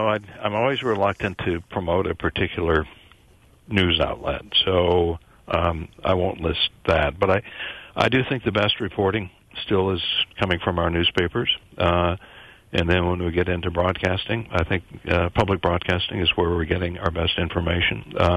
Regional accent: Minnesota, United States; now in Boston, United States; Can I send you some of our snow from Boston? I grew up in Minnesota

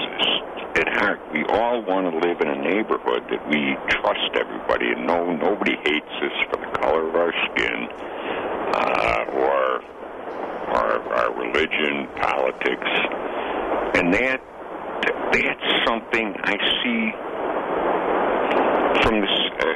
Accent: Chicago, Illinois, United States; now in Woodruff, United States; I'm in Woodruff, and I've been living here for a bunch of years now, but I'm from Chicago, the most racially segregated, according to the newspapers.

